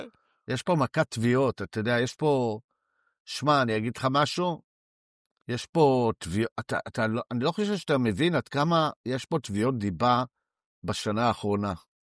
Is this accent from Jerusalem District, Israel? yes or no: no; Herzliya, Tel Aviv District, Israel; אני גדלתי בהרצליה